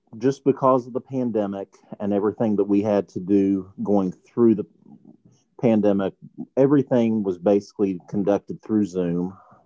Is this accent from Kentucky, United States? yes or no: yes; Grayson, Kentucky, United States; now in Williamstown, United States; I was actually born in June 13th, 1985, and originally I'm from Grayson, Kentucky. But as of right now, I've lived the last 13 years in Williamstown, West Virginia, or actually Vienna.